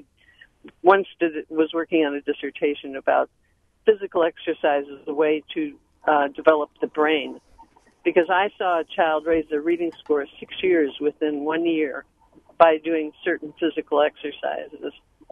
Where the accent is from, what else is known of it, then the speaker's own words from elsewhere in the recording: Burlington, Wisconsin, United States; Burlington.